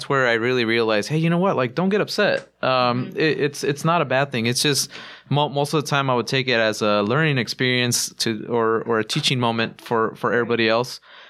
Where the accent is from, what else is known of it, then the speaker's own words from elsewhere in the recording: Mexico; just because I grew up in Mexico, I consider myself Mexican.